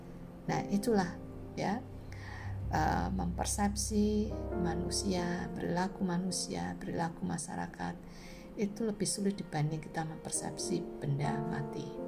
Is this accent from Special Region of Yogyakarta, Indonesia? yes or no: yes; Yogyakarta, Special Region of Yogyakarta, Indonesia; Jadi misalnya saya dikenali sebagai orang Jogja.